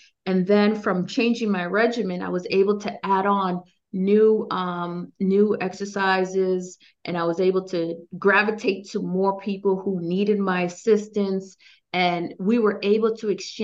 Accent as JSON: {"language": "English", "region": "New England", "country": "United States", "said": "I am from the New England as well."}